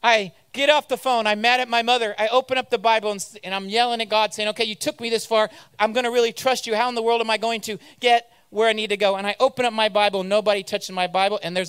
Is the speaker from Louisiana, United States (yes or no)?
no; Indiana, United States; I grew up in Indiana.